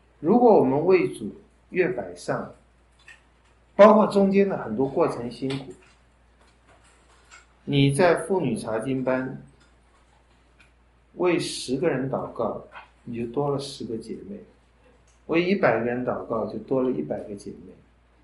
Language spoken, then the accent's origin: Chinese; China